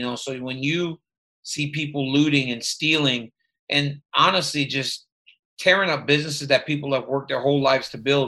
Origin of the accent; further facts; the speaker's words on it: Louisiana, United States; You know, I grew up in Louisiana, right? So that was always a part of it. You know, there was racism in Louisiana.